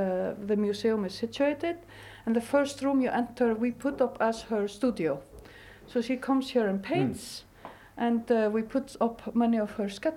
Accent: Reykjavik, Capital Region, Iceland; English is a second language; And I'm not originally from here. I'm from Reykjavik, so I'm like super impressed always.

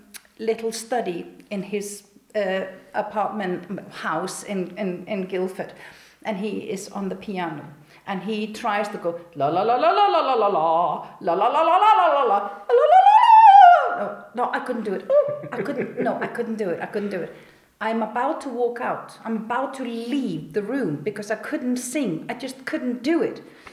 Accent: Reykjavik, Capital Region, Iceland; moved away as an adult; now in Wales, United Kingdom; I'm actually from Reykjavik, but I've lived so much of my life in Wales. So basically, I feel actually I'm half British now. Mm. I moved to Britain when I 1996 to study drama

